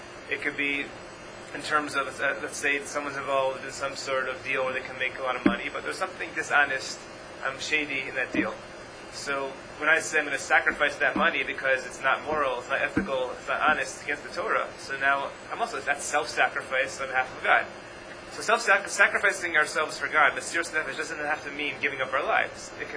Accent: Atlanta, Georgia, United States; I grew up in Atlanta.

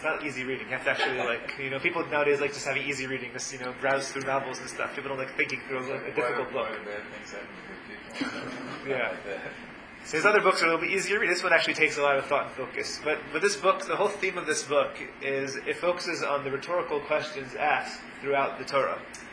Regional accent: Atlanta, Georgia, United States; I grew up in Atlanta.

